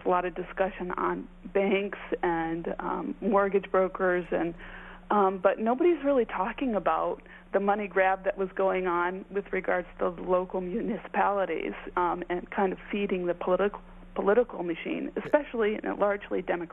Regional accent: Midwest, United States; And I grew up in the Midwest, so I really, you know, saw the full exposure of it

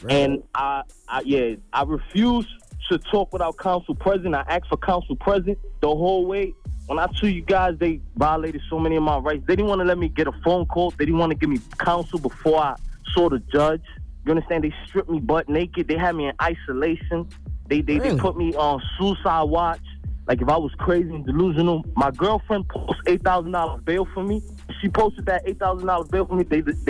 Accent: Bronx, New York, United States; now in Boston, United States; You know, I'm from the Bronx, New York, but I live in Boston now

